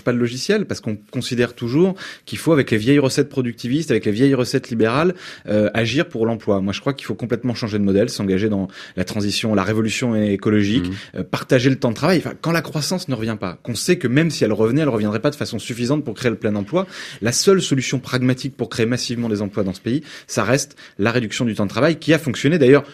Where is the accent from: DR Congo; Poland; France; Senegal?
France; Hauts-de-France; je viens des Hauts-de-France, moi. J'ai voté aux élections régionales.